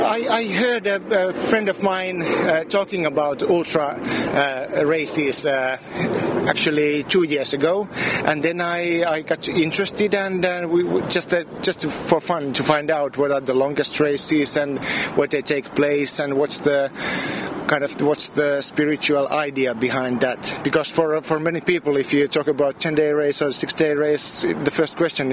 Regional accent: Helsinki, Uusimaa, Finland; English is a second language; I come from Helsinki, Finland.

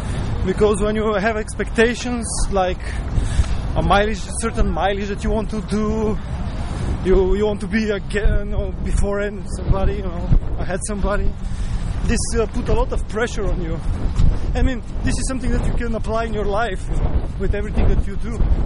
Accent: Bulgaria; English is a second language; I'm from Bulgaria.

